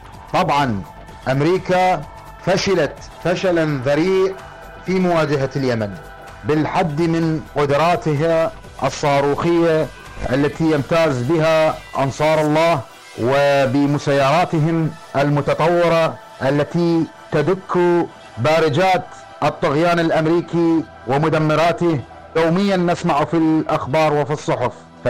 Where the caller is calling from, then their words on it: Basra, Basra Governorate, Iraq; نفتخر اليوم كعراقيين وكجميع الدول العربية